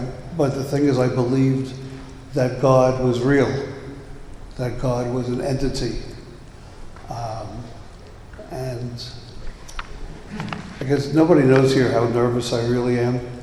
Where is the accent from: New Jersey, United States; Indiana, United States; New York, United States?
New York, United States; Manhattan; born there; I was born in Manhattan, of a Jewish family, non-practicing.